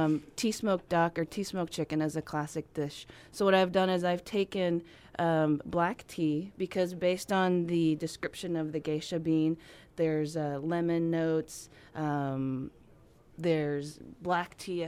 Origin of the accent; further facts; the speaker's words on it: United States; But I also have definitely American influences because I grew up in the States.